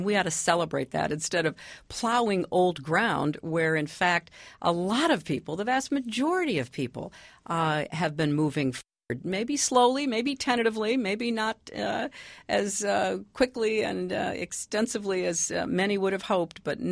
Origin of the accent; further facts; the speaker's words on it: United States; Because I said I'm an American, so of course we all evolved.